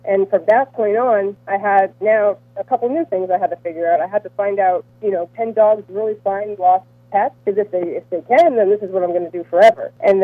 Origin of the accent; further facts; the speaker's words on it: Sharon, Massachusetts, United States; I grew up in Sharon, Massachusetts, and animals were everything to me.